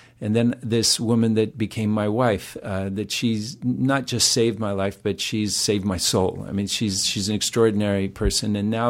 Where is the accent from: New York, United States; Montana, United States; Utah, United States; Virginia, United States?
Utah, United States; wanted to get the hay out of my hair from Utah, because you'd get on the subway and people would say, "Where are you from?" I say, "Oh, I live on the Upper West Side."